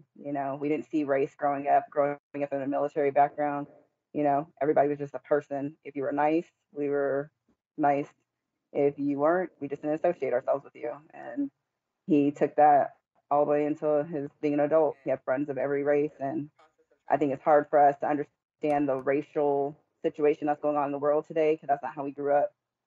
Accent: Killeen, Texas, United States; We grew up here in Killeen, Texas.

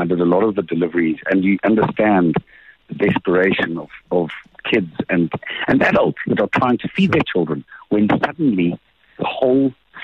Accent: Nelspruit, Mpumalanga, South Africa; I grew up in Nelspruit. I went to school in Joburg.

